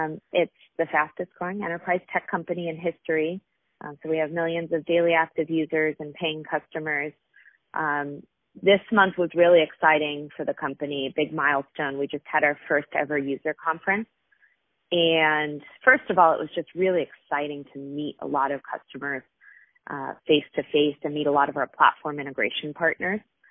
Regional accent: Boston, Massachusetts, United States; I am an East Coaster. So I grew up in Boston.

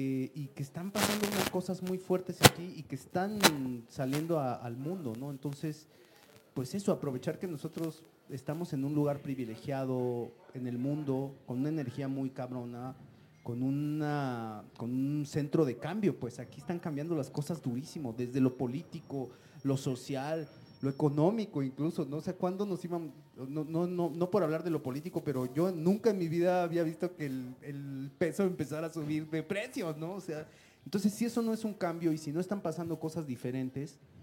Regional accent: Mexico; regresar a un poco a una raíz que yo pues tenía como mexicano y que todos tenemos

